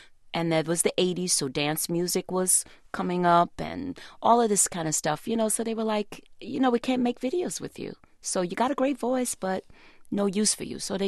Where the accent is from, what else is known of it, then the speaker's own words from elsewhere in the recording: Texas, United States; because, see, I came from Texas and sang in the Baptist Church Choir, so all I knew was